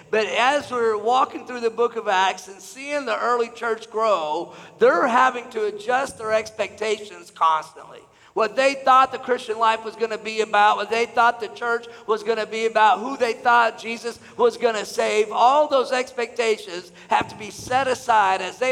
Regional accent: Texas, United States; I grew up in North Texas, where I still live today

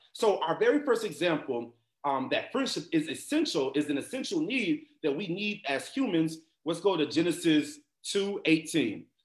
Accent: Miami, Florida, United States; So I'm from the United States of Miami, the greatest place on earth.

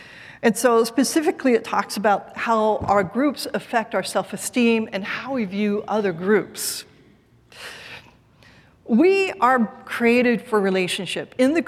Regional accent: West Coast, United States; I'm from the West Coast, and I live in the East Coast

